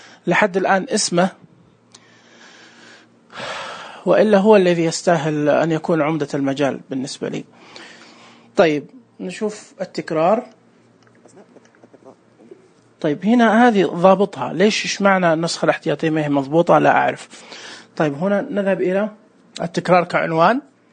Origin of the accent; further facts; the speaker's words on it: Saudi Arabia; تعرفون عندنا في السعودية أحيانا تكون الأسماء متشابهة